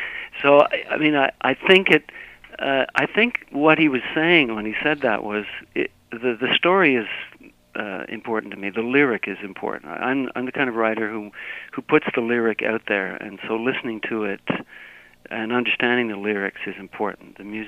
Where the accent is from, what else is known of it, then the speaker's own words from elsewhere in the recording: Quebec, Canada; born there; I was born just outside of Inverness in a little town called